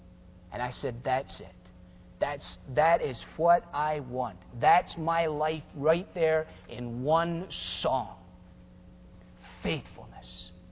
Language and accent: English; Scotland, United Kingdom; as a kid growing up in Scotland